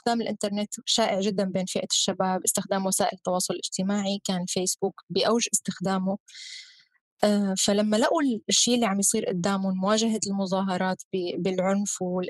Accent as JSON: {"language": "Arabic", "country": "Syria", "said": "حتى نحن كسوريين صرنا نسمع أسماء مناطق ما كنا بنعرفها من قبل"}